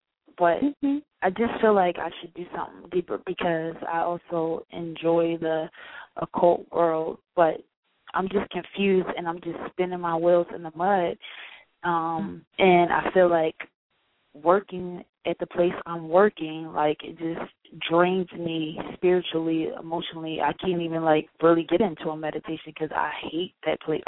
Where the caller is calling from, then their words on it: Philadelphia, Pennsylvania, United States; I'm calling from Philly, Philadelphia.